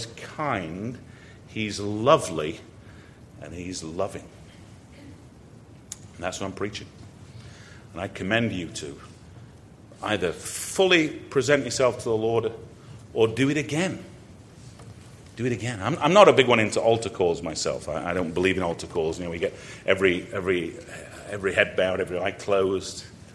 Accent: England, United Kingdom; I'm an Englishman. Englishmen are not supposed to be too emotional.

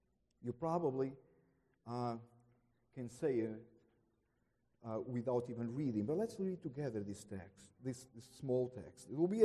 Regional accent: Portugal; also born or lived in Germany; now in United States; I born in Germany, I was raised in Portugal, and I'm an American citizen.

